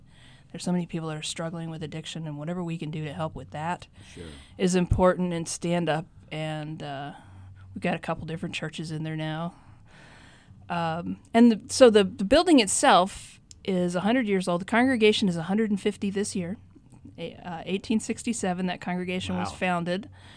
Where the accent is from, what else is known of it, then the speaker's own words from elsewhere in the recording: Michigan, United States; I'm from Michigan originally. I was baptized Methodist.